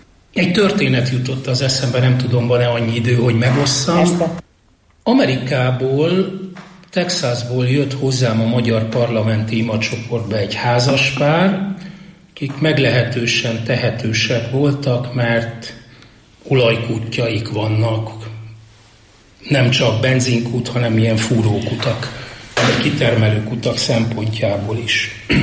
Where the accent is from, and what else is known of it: Hungary